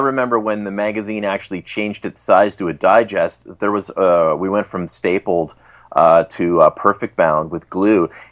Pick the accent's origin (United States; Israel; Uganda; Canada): Canada; Brantford, Ontario; in my hometown of Brantford.